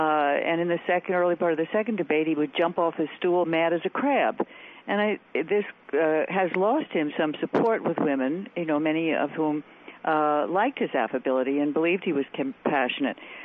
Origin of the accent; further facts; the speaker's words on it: United States; as I do too as an American